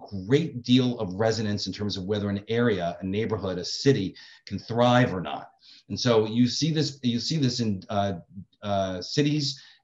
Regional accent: Bronx, New York, United States; Like Manny, I'm also from the Bronx

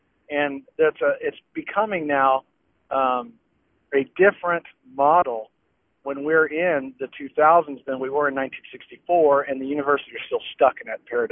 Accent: Austin, Texas, United States; from Austin, Texas.

